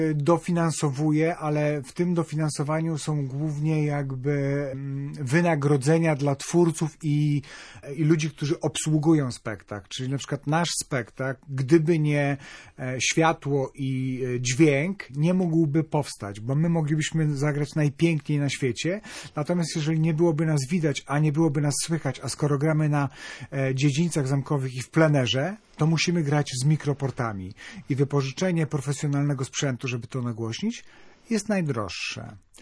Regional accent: Nidzica, Warmian-Masurian Voivodeship, Poland; moved away as an adult; No, dlatego wyjechałem z Nidzicy, Nie, śmieję się. Ja wyjechałem dlatego, żeby śpiewać i uciekałem przed wojskiem, bo wtedy były takie czasy.

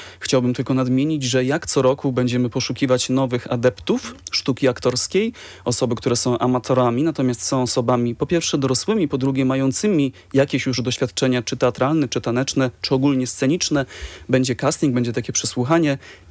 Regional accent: Gdańsk, Pomeranian Voivodeship, Poland; ja nie wychowywałem się w Gdyni, bo z Gdańska jestem

